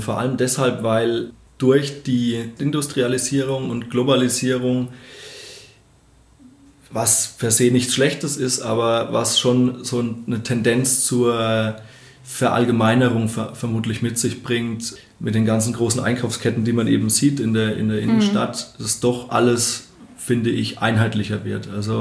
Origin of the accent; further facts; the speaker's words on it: Obereschenbach, Bavaria, Germany; Also ich komme aus Obereschenbach, das ist bei Hammelburg. Hammelburg ist die älteste Weinstadt Frankens. Und mein Elternhaus ist auch direkt unterhalb vom Weinberg. Ja, wir sind keine Winzerfamilie